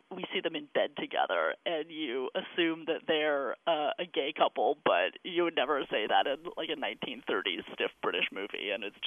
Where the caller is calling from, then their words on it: New York City, New York, United States; I'm calling from New York City.